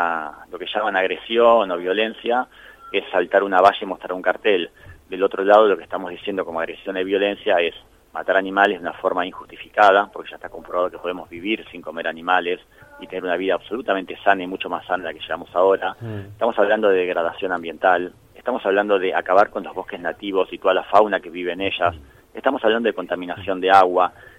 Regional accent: Jujuy, Argentina; Somos de la provincia de Jujuy, yo soy jujeño

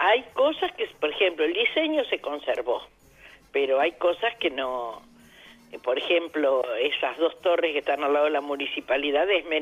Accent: Uruguay; now in La Plata, Argentina; porque no soy platense, yo soy uruguaya, uruguaya apasionada de la ciudad de La Plata.

